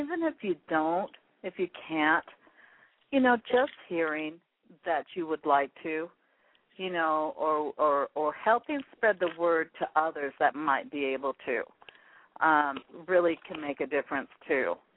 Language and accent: English; Pacific Northwest, United States; that the artists from the Pacific Northwest would be the ones that would support me because this is my hometown.